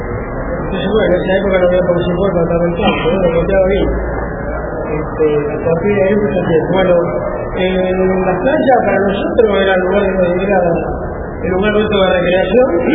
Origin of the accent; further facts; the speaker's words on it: Santa Fe, Argentina; born there; Y yo me crié en los andenes, porque nací en Santa Fe y me di cuenta que vivía en un pueblo que se llamaba Río Palo, en la precordillera Juanita